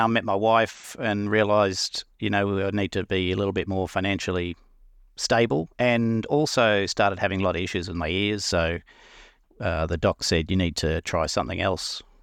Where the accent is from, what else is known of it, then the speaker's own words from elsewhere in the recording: Queensland, Australia; I grew up in Western Queensland, in a number of different places. We moved around as a family.